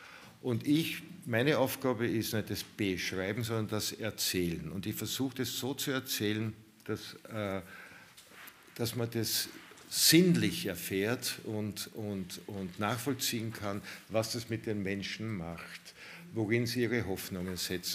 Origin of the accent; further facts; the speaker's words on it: Austria; Ich sehe als Österreicher überhaupt nicht